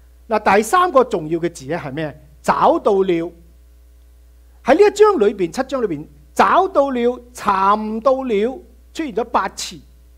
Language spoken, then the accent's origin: Chinese; China; 就好像我们中国人有句成语叫什么？盖棺定论。